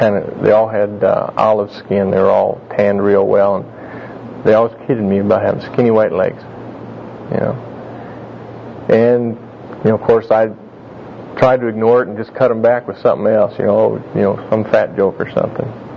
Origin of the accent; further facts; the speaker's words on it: Wisconsin, United States; I'm from Wisconsin, and everything up there was Pollock jokes.